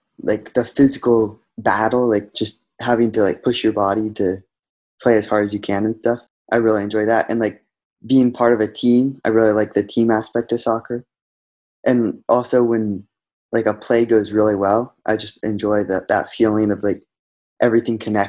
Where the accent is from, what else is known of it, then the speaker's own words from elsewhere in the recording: Oregon, United States; also born or lived in Baltimore; I was born in Baltimore, so I lived there for 3 years, and then we moved out to Oregon.